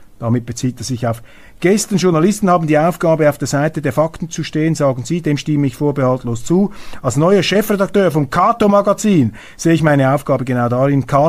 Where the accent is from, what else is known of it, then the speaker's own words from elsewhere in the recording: Switzerland; Und ich bin ein Schweizer Rechtspositivist